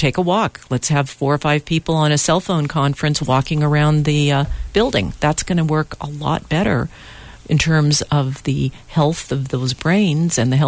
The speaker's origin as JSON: {"language": "English", "town": "Los Angeles", "region": "California", "country": "United States", "tie": "born or raised there", "said": "Certainly in California and particularly in my hometown in Los Angeles, it's difficult to get around anywhere."}